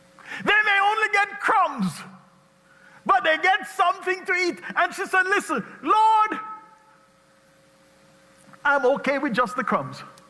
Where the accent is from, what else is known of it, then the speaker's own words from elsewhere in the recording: Jamaica; As I said before, I grew up in Jamaica. In Jamaica, the dogs didn't get a steak.